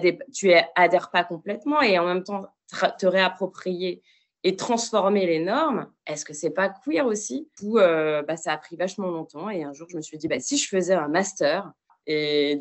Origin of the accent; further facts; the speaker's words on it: Aubervilliers, Île-de-France, France; je viens d'un milieu ouvrier où je suis née à Aubervilliers. On habitait dans une grande cité.